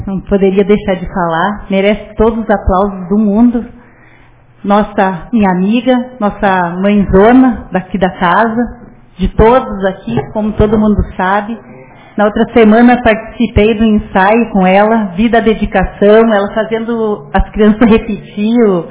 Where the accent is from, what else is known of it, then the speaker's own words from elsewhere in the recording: Barão do Triunfo, Rio Grande do Sul, Brazil; É uma alegria muito grande de dizer que a gente é de Barão do Triunfo